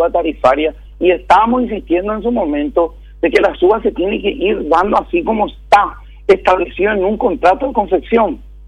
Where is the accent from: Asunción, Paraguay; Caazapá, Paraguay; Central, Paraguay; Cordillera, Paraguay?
Caazapá, Paraguay; yo vengo también de tierra adentro, vengo de Casapá